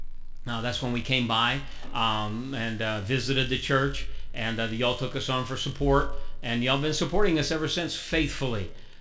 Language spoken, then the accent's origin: English; Los Angeles, California, United States; And I'm a native Californian, actually. I was born in Doctor's Hospital in Los Angeles, California.